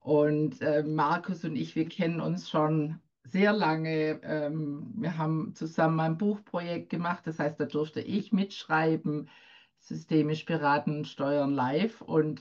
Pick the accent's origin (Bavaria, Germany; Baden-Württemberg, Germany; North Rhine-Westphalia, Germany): Baden-Württemberg, Germany; born there; now in Ludwigshafen, Germany; bei Mannheim, Ludwigshafen, wohne jetzt seit über 30 Jahren auch hier, bin aber eine gebürtige Schwäbin von der Schwäbischen Alb und auch noch wichtig, ich bin eine Bauerntochter.